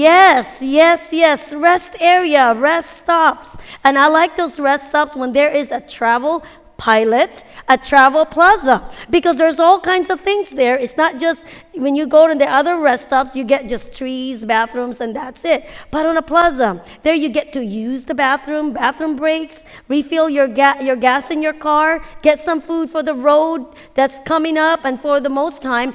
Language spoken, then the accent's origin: English; Hawaii, United States; growing up in Hawaii, having grown here